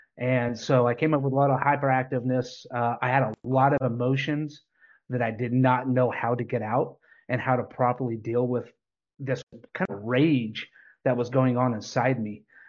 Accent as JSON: {"language": "English", "region": "Oklahoma", "country": "United States", "tie": "born or raised there", "said": "So I grew up in Oklahoma. I had kind of I wouldn't say like super rough upbringing, but you know, rough upbringing."}